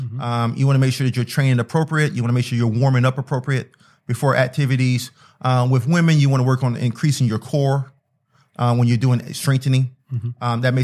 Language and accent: English; Lakeland, Florida, United States; Well, I'm originally from Florida. Mm-hmm. I grew up in Lakeland, so it's not too far from home.